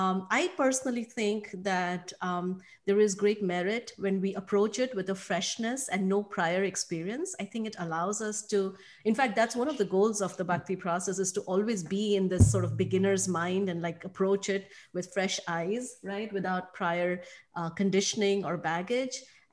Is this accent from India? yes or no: yes; India; like I come from India